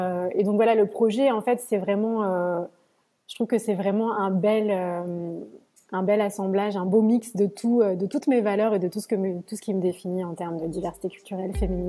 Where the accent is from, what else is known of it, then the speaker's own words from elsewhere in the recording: France; je suis française, mais j'ai plein d'origines différentes, donc grecque, éthiopienne, italienne.